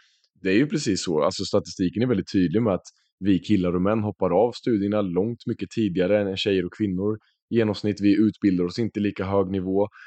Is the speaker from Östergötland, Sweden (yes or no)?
yes; Norrköping, Östergötland, Sweden; now in Stockholm, Sweden; vad krävs för att vara en man i Norrköping, där jag är uppvuxen